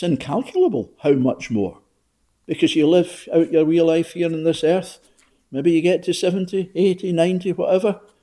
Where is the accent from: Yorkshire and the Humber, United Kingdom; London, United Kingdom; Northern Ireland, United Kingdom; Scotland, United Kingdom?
Scotland, United Kingdom; Glasgow; I was brought up in the West End of Glasgow